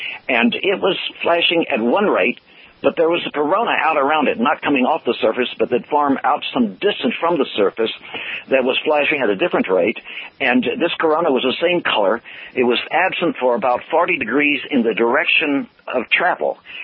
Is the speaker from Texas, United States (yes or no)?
yes; Texas, United States; I'm from South Texas. Texas is a big place